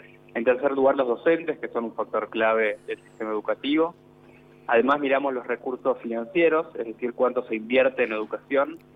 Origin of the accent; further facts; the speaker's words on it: Argentina; somos más argentinos.